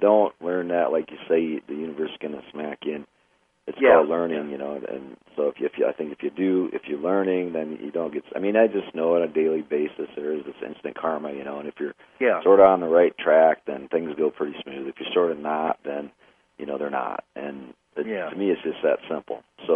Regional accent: South Dakota, United States; I grew up in South Dakota where they're just poisoning the aquifer.

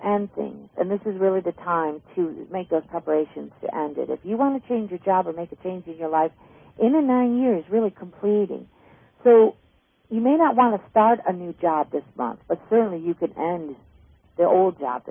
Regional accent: New York, United States; now in Pennsylvania, United States; I'm from New York, but I live in Pennsylvania.

